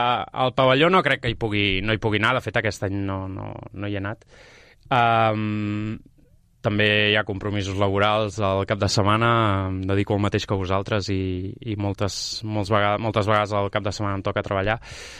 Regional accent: Sabadell, Catalonia, Spain; Estaré pendent, òbviament, com a sabadellenc

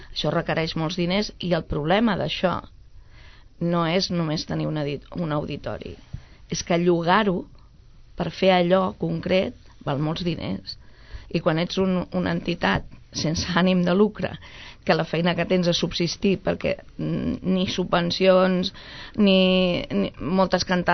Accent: Catalonia, Spain; Som de Can Feu i es volia reivindicar el barri, sí, evidentment.

